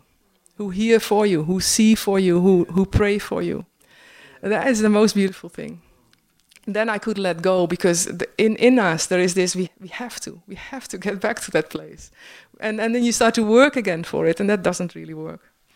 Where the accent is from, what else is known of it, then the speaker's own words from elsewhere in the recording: Bible Belt, Netherlands; English is a second language; And I come from the Bible Belt in Holland, where there's a lot of Reformed churches. I grew up in a Reformed church.